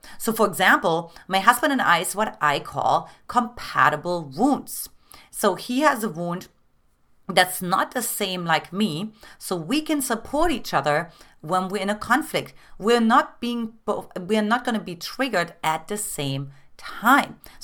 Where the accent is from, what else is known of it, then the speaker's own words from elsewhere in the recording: eastern Germany, Germany; I come from Eastern Germany